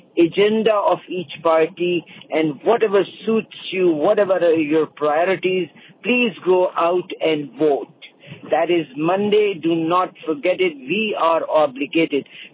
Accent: Canada; Being Canadian, we are definitely proud Canadian. We took the pride when we got the citizenship.

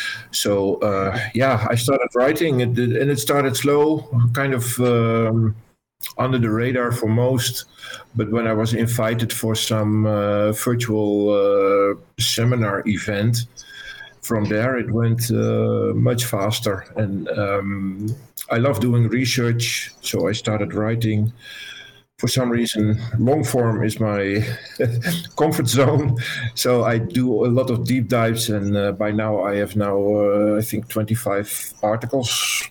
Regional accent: Netherlands; English is a second language; It's my real name. I'm from the Netherlands. I'm 55. Well, no, I just turned 56 in December

